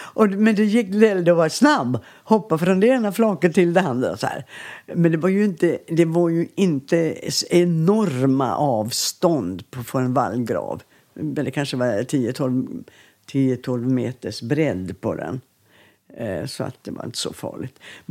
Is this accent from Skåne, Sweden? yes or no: yes; Landskrona, Skåne, Sweden; born there; Så de gick hela vägen, 3 kilometer ungefär in till BB i Landskrona. Och där föddes jag.